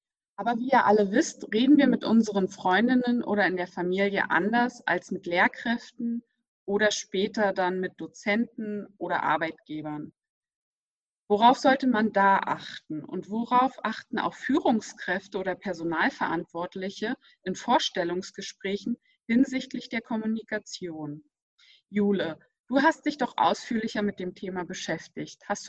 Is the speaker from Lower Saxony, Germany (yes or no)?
no; Berlin, Germany; früher als ich ein Kind war, ich komme ja aus Berlin.